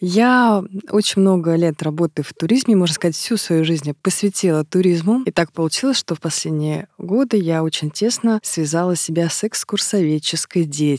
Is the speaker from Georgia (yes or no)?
no; Moscow, Russia; Я родилась и выросла в Москве, но несколько лет тому назад, по долгу своей службы, я приехала в Дагестан.